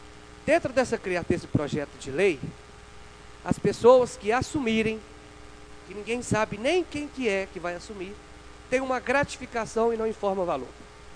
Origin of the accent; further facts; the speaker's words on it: Itabirito, Minas Gerais, Brazil; eu sou morador do bairro Gutierrez, moro na rua Pelargônia, número 64, sou nascido e criado em Itabirito.